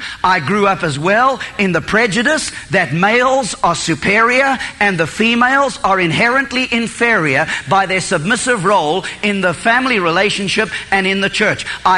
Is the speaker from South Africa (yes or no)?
yes; South Africa; I was raised in South Africa.